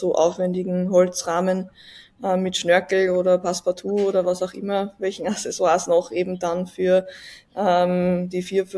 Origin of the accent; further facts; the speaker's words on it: Leonding, Upper Austria, Austria; Für alle, die es jetzt zum ersten Mal hören, ich komme aus Leonding in Oberösterreich